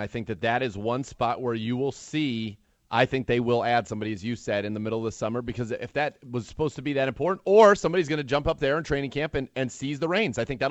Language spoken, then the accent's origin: English; California, United States; Now I'm from the Bay Area, so I still do have love for the Bay Area and the Bay Area teams and everything.